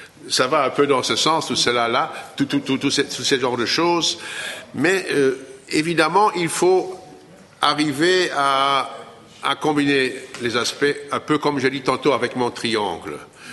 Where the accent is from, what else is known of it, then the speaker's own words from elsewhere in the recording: Belgium; Bon, chez nous en Belgique